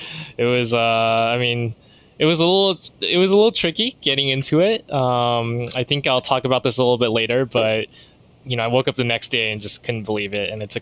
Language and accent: English; Boise, Idaho, United States; now in Canada; I actually grew up in Boise, Idaho. So I'm actually an American citizen, but I was definitely repping Canada for Canadian Nationals.